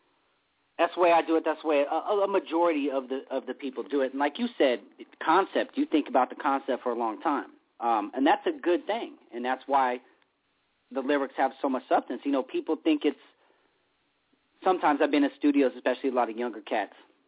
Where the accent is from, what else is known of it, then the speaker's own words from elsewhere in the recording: California, United States; growing up in California, obviously big fan